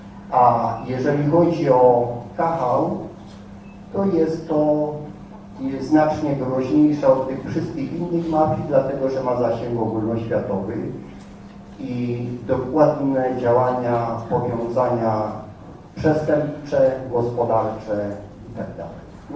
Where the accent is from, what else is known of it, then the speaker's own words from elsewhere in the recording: Mieszkowice, West Pomeranian Voivodeship, Poland; Pochodzę z gminy Mieszkowice.